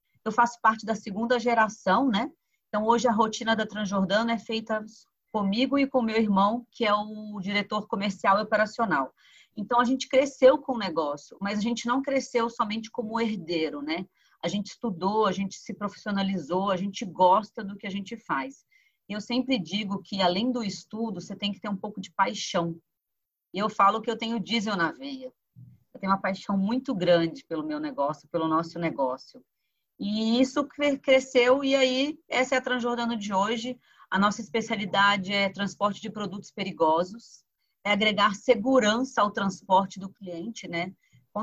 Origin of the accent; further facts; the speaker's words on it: Minas Gerais, Brazil; Nós somos mineiros, né?